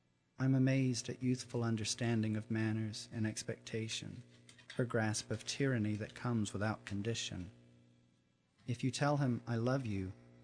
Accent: the South, United States; Growing up in the South the way I did, you would think that my family would have gone to church all the time

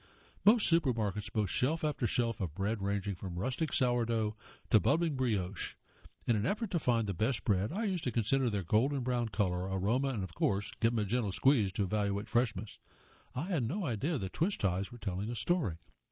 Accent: Ohio, United States; now in North Carolina, United States; And I grew up in Ohio, and they had those colors there, and they have them here in North Carolina.

